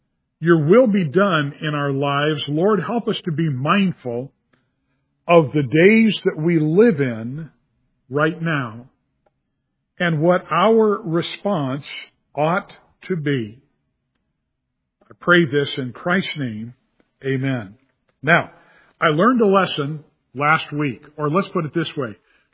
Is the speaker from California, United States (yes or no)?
yes; California, United States; It's like, it's okay, Dad. I'm from California. We're just, and it's your fault, Dad, that I'm from California, so.